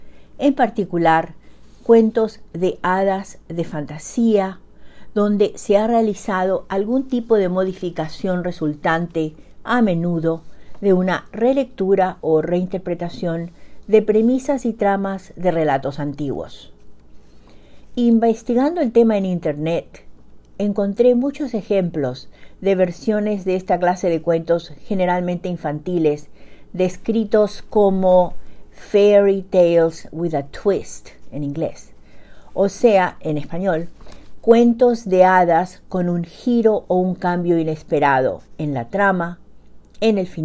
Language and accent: Spanish; Paraguay; now in Bedford, United States; hasta ustedes desde Bedford, Massachusetts, con otro breve relato de la producción cuentística de mi país natal, el Paraguay, corazón de América del Sur.